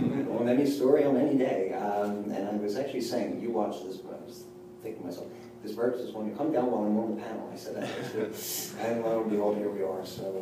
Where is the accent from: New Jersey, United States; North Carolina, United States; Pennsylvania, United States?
Pennsylvania, United States; Philadelphia; It's very surreal that for the first time in 40 years he's not at one of these conventions, and I'm the Philadelphian who is.